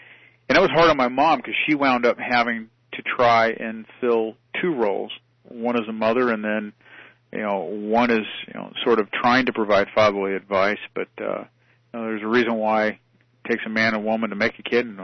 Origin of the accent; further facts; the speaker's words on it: Paramount, California, United States; I was born in Linwood and grew up predominantly in Paramount, which is right next to Compton.